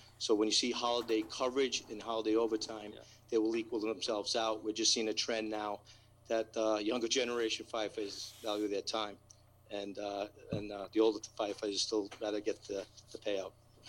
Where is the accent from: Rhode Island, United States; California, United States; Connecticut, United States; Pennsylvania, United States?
Rhode Island, United States; I was from Rhode Island.